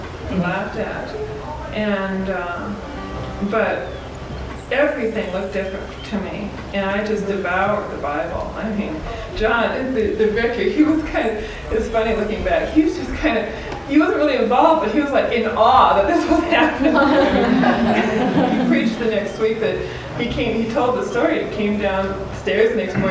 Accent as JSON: {"language": "English", "town": "Seattle", "region": "Washington", "country": "United States", "tie": "born or raised there", "said": "I grew up in Seattle, I had cousins in Portland who happened to be Lutheran, Missouri, and they had an intern from St. Louis."}